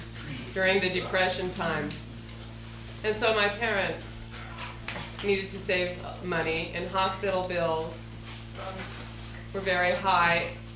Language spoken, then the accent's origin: English; West Chester, Pennsylvania, United States; I'm from West Chester, Pennsylvania.